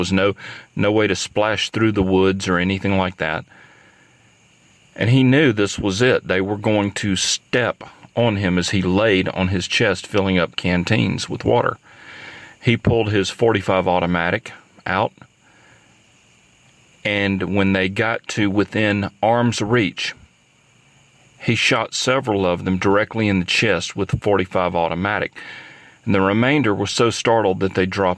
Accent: Palmerdale, Alabama, United States; When I was a young man growing up in Palmerdale, Alabama

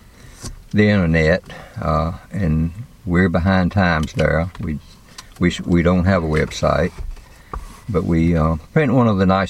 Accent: Martinsville, Virginia, United States; I'm from Martinsville, Virginia.

